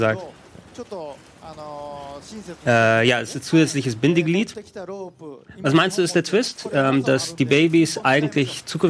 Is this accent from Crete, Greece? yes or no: no; Central Macedonia, Greece; in der Nähe von Thessaloniki, wo ich herkomme